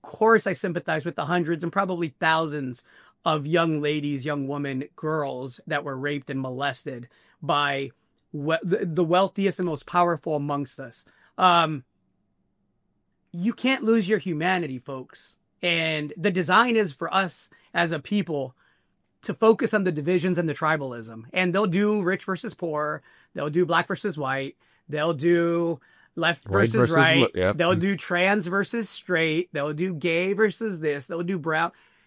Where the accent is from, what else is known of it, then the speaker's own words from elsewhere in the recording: Mexico; now in United States; What's happening in my home country of Mexico and what's happening in my home country here in the U.S.